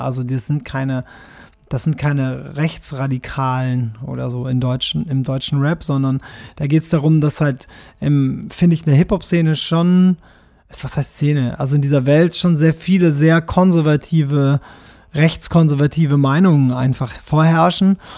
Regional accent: Japan; first language German; meine Mutter ist aus Braunschweig. Also, das heißt, meine Muttersprache ist dann dementsprechend, wenn man das an der Mutter festmacht, Hochdeutsch. Und ich bin ja auch in Japan aufgewachsen. Das heißt, Schwäbisch ist etwas, was ehrlich gesagt erst so mit 11 an mich herangetragen wurde.

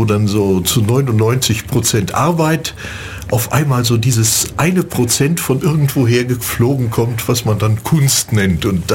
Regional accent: Wesel, North Rhine-Westphalia, Germany; Ich stamme aus der Umgebung von Wesel. Bin da geboren worden, aufgewachsen, zur Schule gegangen. Zum Grauen vieler Rechtschreibschwacher bin ich auf die Konrad-Duden-Schule gegangen.

